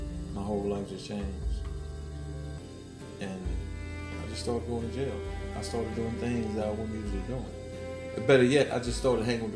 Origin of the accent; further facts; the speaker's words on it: Titusville, Alabama, United States; Titusville, but most of us that live there, we said Titusville